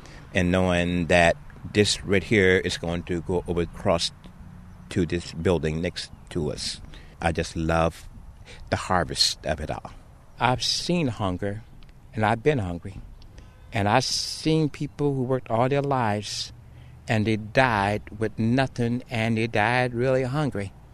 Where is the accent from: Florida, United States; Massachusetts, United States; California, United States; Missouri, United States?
Missouri, United States; New Madrid; I am really from the Missouri Boot Heel, which is the southern part of the state. I was born outside of New Madrid, and it was so little sharecropper shack, I guess you would say.